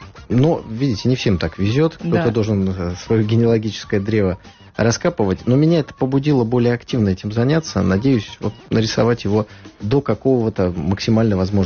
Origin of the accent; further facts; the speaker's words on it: Saint Petersburg, Russia; Плюс 16 в моем родном Питере